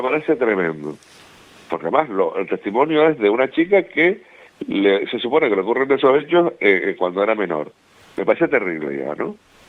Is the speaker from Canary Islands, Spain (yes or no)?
yes; Tacoronte, Canary Islands, Spain; que yo soy de Tacoronte